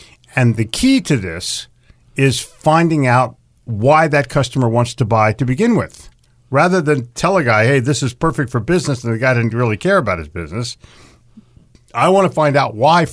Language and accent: English; Philadelphia, Pennsylvania, United States; And I'm from Philadelphia myself, so I deserve heckling